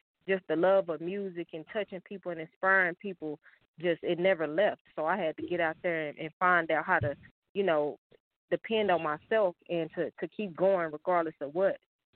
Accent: Dallas, Texas, United States; But, yeah, that's why I'm from Dallas, Texas.

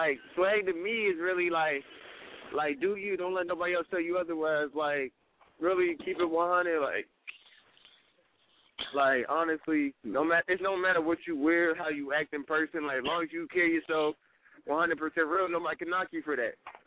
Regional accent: Baltimore, Maryland, United States; even though I'm not from Pittsburgh, from Baltimore.

